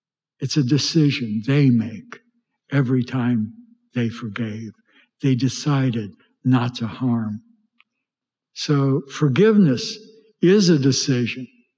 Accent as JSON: {"language": "English", "region": "West Virginia", "country": "United States", "tie": "born or raised there", "said": "By the way, West Virginia, which is my home state, had the highest per capita number of deaths of soldiers in the nation."}